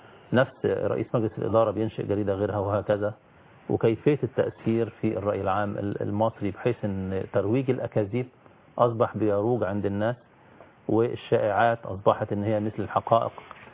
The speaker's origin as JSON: {"language": "Arabic", "country": "Egypt"}